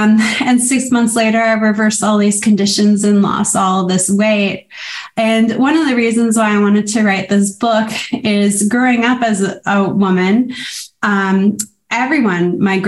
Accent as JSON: {"language": "English", "town": "Toronto", "region": "Ontario", "country": "Canada", "said": "I'm originally from Toronto."}